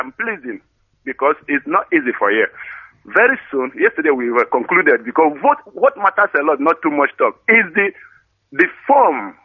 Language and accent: English; Agede, Anambra, Nigeria; now in Turin, Italy; I am from Enugu Agede, Anambra State, in Njikọ Kalaka government, in Biafra land.